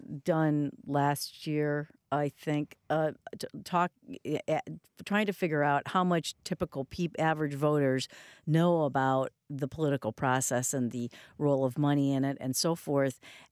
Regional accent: Michigan, United States; That's okay. I'm from Michigan.

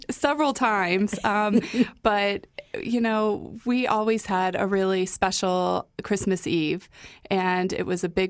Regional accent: Akron, Ohio, United States; And I grew up in Akron

